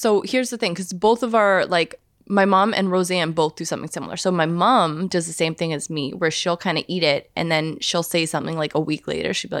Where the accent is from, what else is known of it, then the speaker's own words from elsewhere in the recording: Canada; You know, we were talking, like, obviously, we're from Canada. Like, we're very I don't know. It's different.